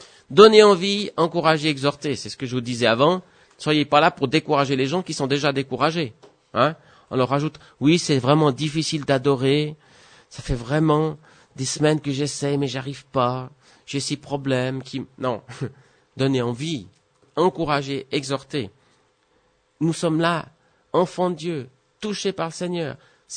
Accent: Switzerland; je suis un bon Suisse, bien préparé

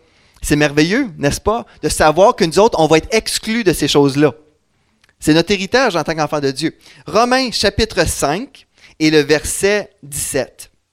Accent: Canada; J'habite à Bromont, au Québec, au Canada. Je suis Canadien, mais en même temps, ma première citoyenneté, c'est céleste.

